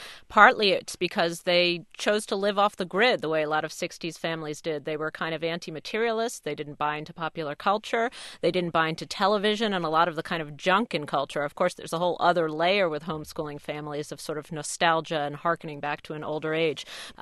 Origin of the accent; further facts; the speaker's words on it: New York, United States; also born or lived in Israel; I mean, I'm Jewish and I was born in Israel and I grew up in New York, so very little similarity.